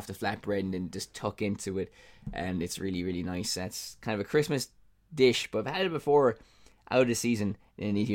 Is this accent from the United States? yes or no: no; Ireland; I'm from the Republic of Ireland.